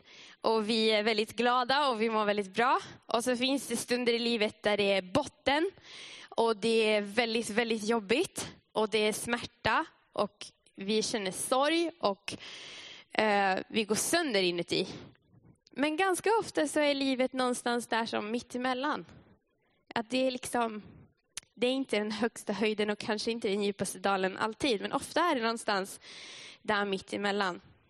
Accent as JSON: {"language": "Swedish", "town": "Umeå", "region": "Västerbotten County", "country": "Sweden", "moved": "as an adult", "lives_now": "Vaasa, Finland", "said": "För jag kommer från Umeå och jag har flyttat till Finland och Vasa här för ett halvår sedan typ."}